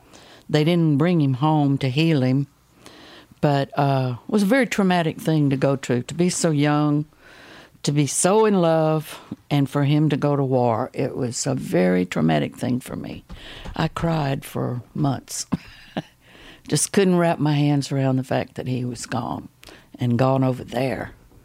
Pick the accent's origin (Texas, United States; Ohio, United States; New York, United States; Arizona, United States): Texas, United States; Baytown; I was raised over in Baytown, Texas. I graduated from Robert E. Lee High School.